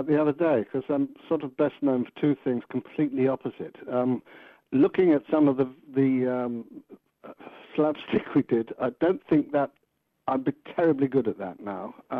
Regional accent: East Midlands, United Kingdom; Well, I come from Derbyshire, which is next to Yorkshire

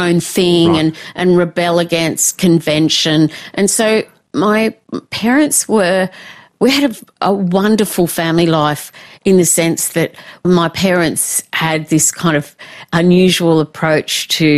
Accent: Oatley, New South Wales, Australia; So I grew up in Oatley, and Oatley is a, well, it's very wealthy now, but in those days it was sort of working class to lower middle class.

